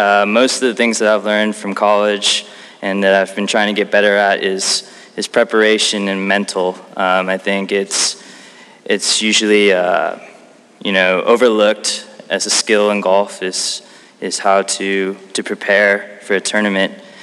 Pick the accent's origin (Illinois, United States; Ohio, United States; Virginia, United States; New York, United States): Illinois, United States; Chicago; It would mean everything. Coming from Chicago, you know